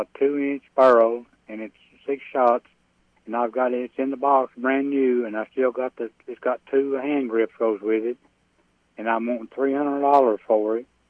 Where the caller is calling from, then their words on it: Kentucky, United States; I'm calling over in Madison County